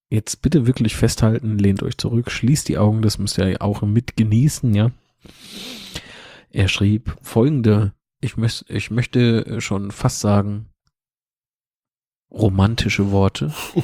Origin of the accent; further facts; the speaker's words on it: Kaiserslautern, Rhineland-Palatinate, Germany; Es war doch bei uns in Lautern immer schon so, du kannst das Spiel verlieren, Hauptsache du hast gekämpft.